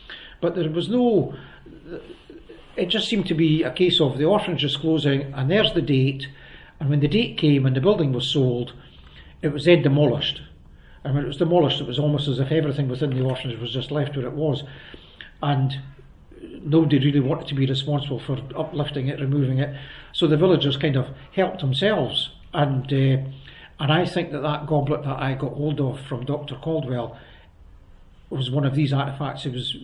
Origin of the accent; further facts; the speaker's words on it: Aberlour, Scotland, United Kingdom; But when he knew that I came from Aberlour and that I was doing a reunion, he invited me up to his house.